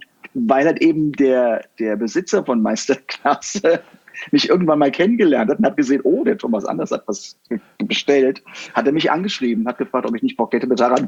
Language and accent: German; Rhineland, Germany; ich komme dann aus dem Rheinland